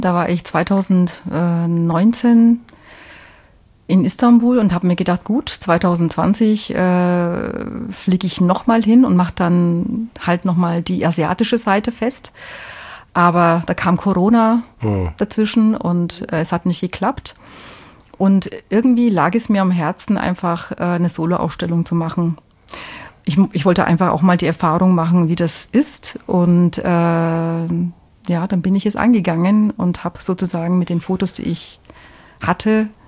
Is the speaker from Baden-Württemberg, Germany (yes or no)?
no; Nuremberg, Bavaria, Germany; Ich bin Fränkin.